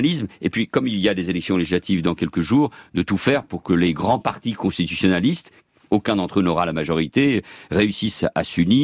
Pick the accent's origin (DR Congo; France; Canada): France; now in Barcelona, Spain; si j'ai trouvé mon équilibre, c'est bien sûr en Espagne, c'est à Barcelone. Je suis français, espagnol, barcelonais et profondément européen. Je suis un citoyen du monde